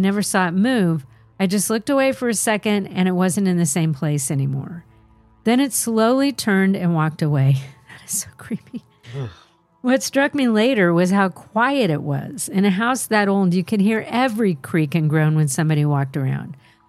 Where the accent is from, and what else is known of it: Georgetown, South Carolina, United States; born or raised there